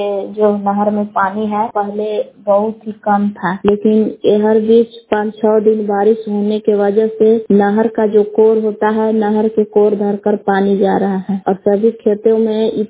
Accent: Belav, Bihar, India; ग्राम बेलाव जिला कैमूर बबुआ के निवासी हूँ।

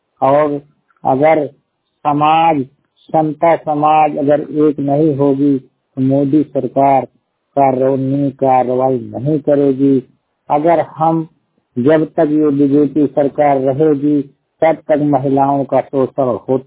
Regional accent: Shamli, Uttar Pradesh, India; पहाड़पुर सिद्धवर चायल को शामली के निवासी उत्तर प्रदेश के निवासी हूँ।

